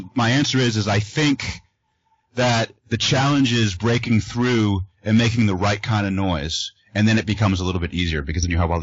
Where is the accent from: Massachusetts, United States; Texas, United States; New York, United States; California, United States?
Massachusetts, United States; Boston; I grew up in Boston, Massachusetts.